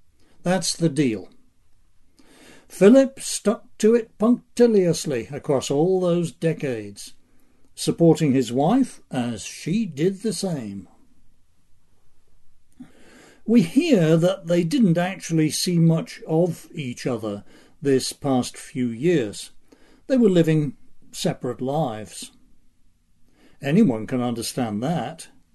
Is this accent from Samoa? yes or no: no; United Kingdom; now in United States; As an American, I am happy to be living in a republic. I grew up in that monarchy over there, though